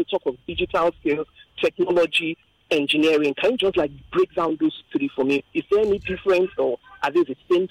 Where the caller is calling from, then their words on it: Lagos, Nigeria; I'm calling from Island, Lagos Island.